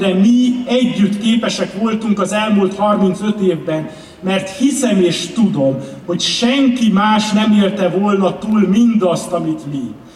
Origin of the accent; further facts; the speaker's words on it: Székely Land, Romania; Erdélyi, székelyföldi magyarok vagyunk, és itt állunk, ezen a földön